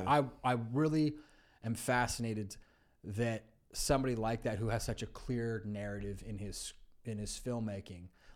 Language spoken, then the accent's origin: English; California, United States; And I also did not live in that area. I grew up in California.